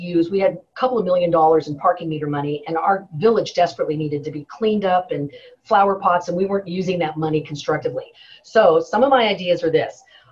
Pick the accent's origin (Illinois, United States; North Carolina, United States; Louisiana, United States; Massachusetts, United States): Louisiana, United States; born there; I was born outside of New Orleans.